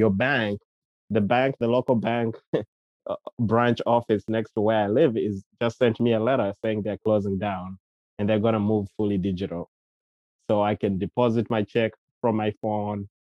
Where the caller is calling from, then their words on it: New York City, New York, United States; Calling from New York City.